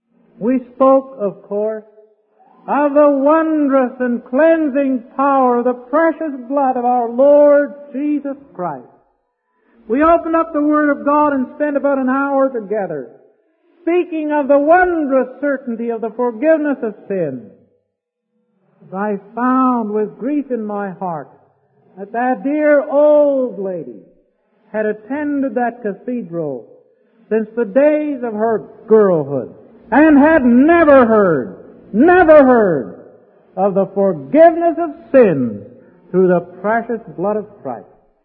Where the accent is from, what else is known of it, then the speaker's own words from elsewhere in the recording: Canada; I'm from Canada, but I'm more interested in where I'm going than where I came from.